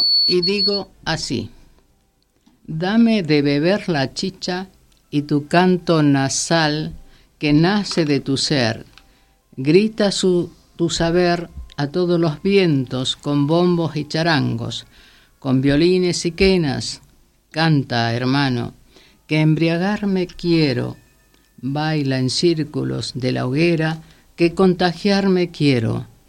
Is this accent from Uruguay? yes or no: no; Chaco, Argentina; born there; also born or lived in Santa Cruz; now in Buenos Aires, Argentina; como soy santacruceña por adopción, como siempre digo, soy chaqueña de nacimiento, santacruceña por adopción, residente capitalina eventualmente, pero bueno, soy itinerante, mujer cosmopolita mundialmente y ante todo mujer argentina.